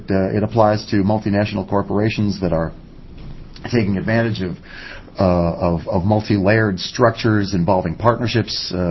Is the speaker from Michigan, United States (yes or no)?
no; Clackamas, Oregon, United States; I'm a CPA from Portland, Oregon, or from Clackamas, Oregon, actually.